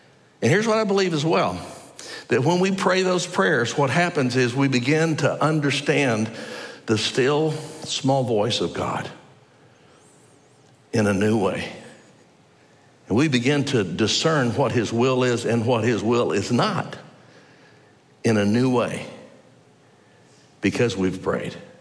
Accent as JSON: {"language": "English", "town": "Dallas", "region": "Texas", "country": "United States", "tie": "born or raised there", "said": "When I was a kid growing up in Dallas, we used to get free fair tickets."}